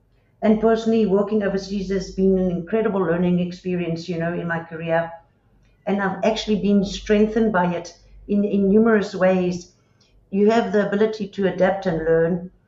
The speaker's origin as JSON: {"language": "English", "country": "South Africa", "tie": "born there", "said": "So I was born in South Africa. I went overseas just to gain experience and I returned to Africa."}